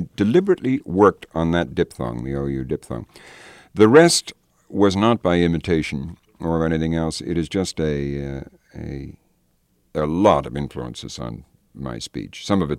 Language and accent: English; Nova Scotia, Canada; I grew up in Nova Scotia. I came from rather Anglophile parents